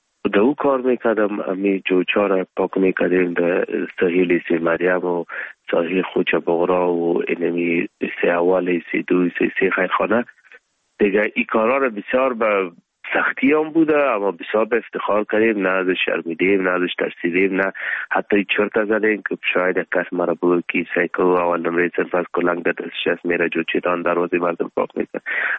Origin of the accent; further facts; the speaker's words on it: Afghanistan; first language Pashto; Persian is a second language; زبان مادری ما پشتو است. به دری مکتب خواندیم، عربی را مدرسه خواندیم، انگلیسی را بخاطر اسکالرشیپ ها باید میخواندیم